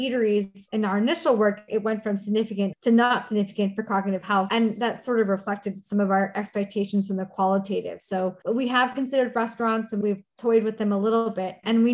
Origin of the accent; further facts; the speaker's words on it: Canada; I'm Canadian, so a Tim Hortons or a McDonald's is relatively wide pathways